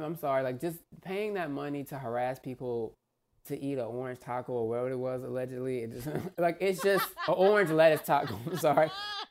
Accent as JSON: {"language": "English", "region": "Texas", "country": "United States", "said": "Well, I actually just want a taco, to be honest. I'm from Texas."}